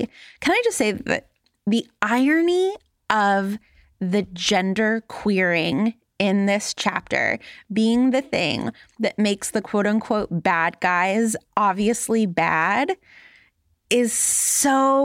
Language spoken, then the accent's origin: English; Los Angeles, California, United States; I grew up in Los Angeles in the 90s, and so gay rights and movements around AIDS was like a constant conversation.